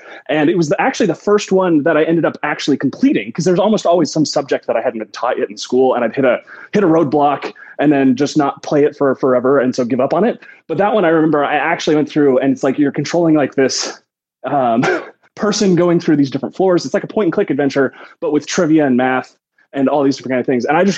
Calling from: Fort Worth, Texas, United States; I am doing great. Yeah, I'm calling from Fort Worth, Texas, by the way.

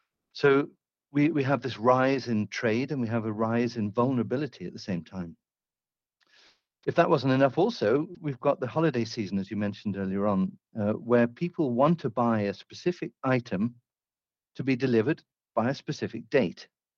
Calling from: Singapore; Calling you from Singapore.

